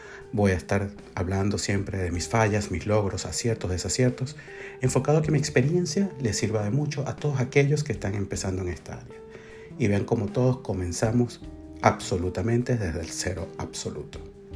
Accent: Venezuela; moved away; Bueno, soy venezolano. Estoy viviendo en Asia desde el año 2005.

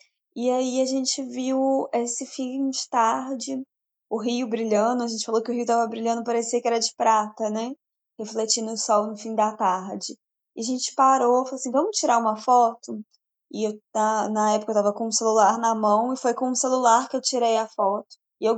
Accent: Juiz de Fora, Minas Gerais, Brazil; Eu nasci em Juiz de Fora, morei boa parte da minha vida aqui no bairro Democrata e sou uma artista visual que escolheu permanecer na cidade.

